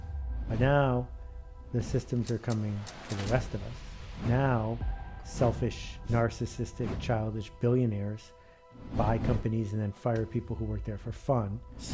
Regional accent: Buffalo, New York, United States; I think about winning the parent lottery, growing up in Buffalo, New York.

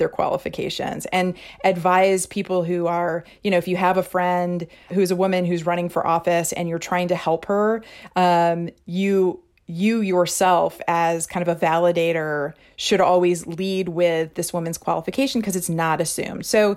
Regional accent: Missouri, United States; Missouri is my home state.

